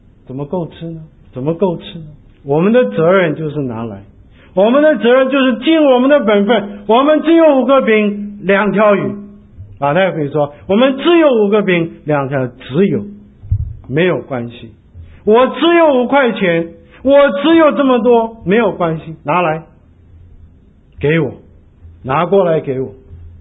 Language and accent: Chinese; China; 我们中国人最会打太极拳呢，就推掉